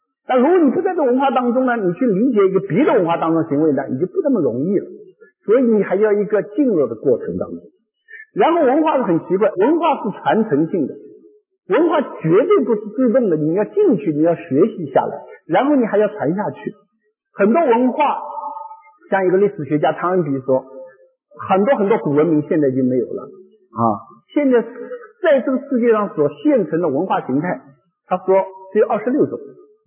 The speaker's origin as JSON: {"language": "Chinese", "region": "Pennsylvania", "country": "United States", "tie": "born or raised there", "said": "比如说，我们大家知道我在宾州长大啊"}